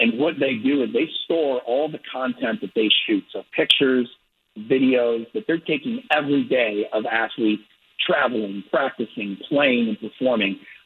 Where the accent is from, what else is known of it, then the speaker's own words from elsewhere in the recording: New York, United States; moved away as an adult; now in Birmingham, United States; I'm originally a New Yorker. I came down to Alabama and played college baseball about 18 years ago, and I never left. So I'm a damn Yankee down here.